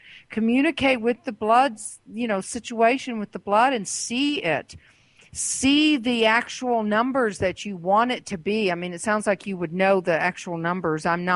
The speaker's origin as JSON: {"language": "English", "region": "Georgia", "country": "United States", "said": "from Georgia. So what question do you have for us? Yeah, we're pretty southern down here."}